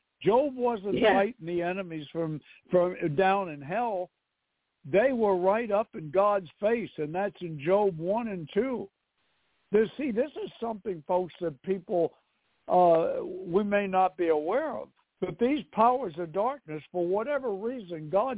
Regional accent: New York City, New York, United States; Wait a minute. I'm from New York City. You know, I'm from New York City.

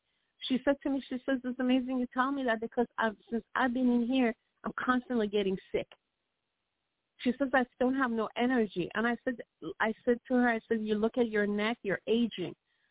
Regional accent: Iran; I said, I'm from Iran. I said, do you think you can stop me with what I'm trying to do, stand up for children?

